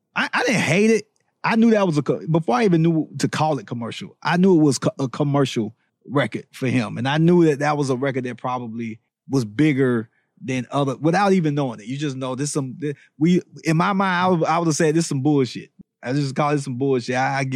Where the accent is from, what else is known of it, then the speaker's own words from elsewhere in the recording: Orlando, Florida, United States; born there; I was born in Orlando, Florida. So that was my thing, back and forth to Orlando.